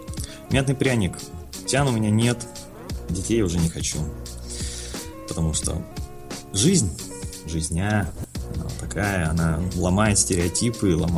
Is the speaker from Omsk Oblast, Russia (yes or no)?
yes; Omsk, Omsk Oblast, Russia; Я из Омска. Это такая обочина России.